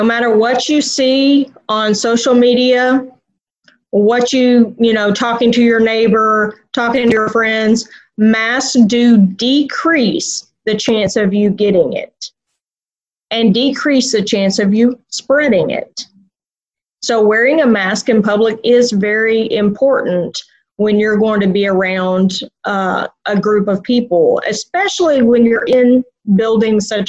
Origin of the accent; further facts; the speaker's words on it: Texas, United States; I'm actually from Texas originally, and that's where I moved back to.